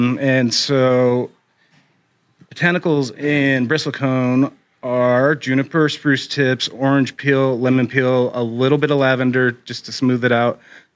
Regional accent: Tooele, Utah, United States; born there; Well, I am a Utah born person. I was born in Twilla in 1982.

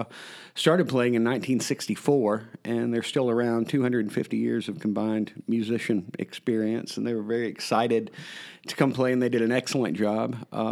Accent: New Albany, United States; I grew up in New Albany

